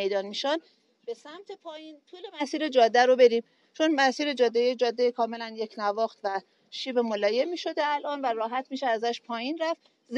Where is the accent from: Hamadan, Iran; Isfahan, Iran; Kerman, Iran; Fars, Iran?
Hamadan, Iran; همدان از دیرباز مهد کوهنوردی ایران بوده. ما در شهر خودمون کوهنوردهای بسیار بزرگی رو در حقیقت از دامن کوهستان الوند معرفی کردیم.